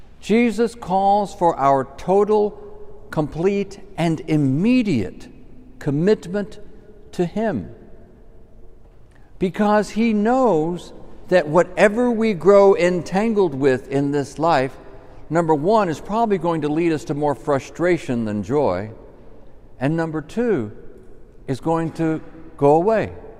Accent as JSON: {"language": "English", "town": "Henderson", "region": "Texas", "country": "United States", "tie": "born or raised there", "said": "We grew up together in Henderson, Texas. You're going to have to get a big map to find Henderson, Texas."}